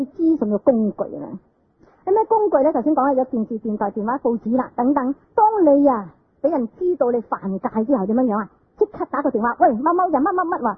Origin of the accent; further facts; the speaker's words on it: China; 咁啊，因此呢嗱，我哋中国人都有喎，嗱，我哋中国人你啲人呢拜观音嗰啲呢